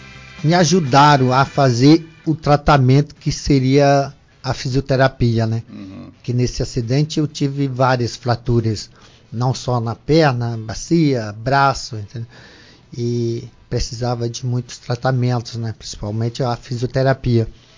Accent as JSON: {"language": "Portuguese", "town": "Ipu", "region": "Ceará", "country": "Brazil", "said": "Eu sou da cidade do Ipu, interior do Ceará."}